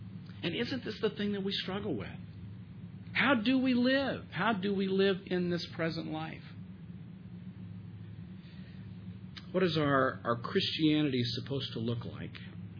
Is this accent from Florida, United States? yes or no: no; Texas, United States; And growing up in Texas, that really limited your options, you know. But I grew up in that kind of a religious system that had a lot of rules about it.